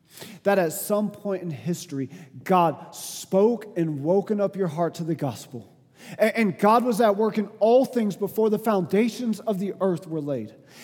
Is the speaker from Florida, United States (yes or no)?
yes; Florida, United States; now in Utah, United States; Now, I came from Florida, and our grass was just green all the time. You know why? Because we had rain every single day. I moved to Utah